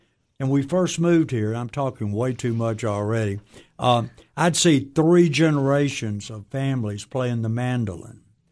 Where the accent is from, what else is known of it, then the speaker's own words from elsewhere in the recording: Mississippi, United States; also born or lived in Tennessee; I'm from Mississippi originally, spent most of my life in Tennessee, thank goodness. I'm a Tennessean by choice, and I love my home state.